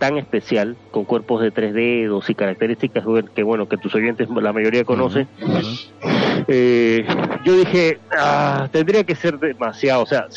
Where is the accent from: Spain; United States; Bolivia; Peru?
Peru; Solo en mi país, en Perú, hay como 5 o 6 colegios salesianos en distintas regiones del Perú. Y yo mis 11 años de formación los hice en un colegio de esta orden.